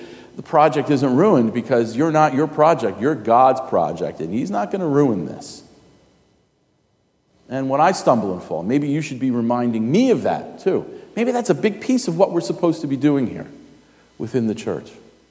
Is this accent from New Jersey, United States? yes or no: yes; New Jersey, United States; I come from New Jersey where people say a lot worse.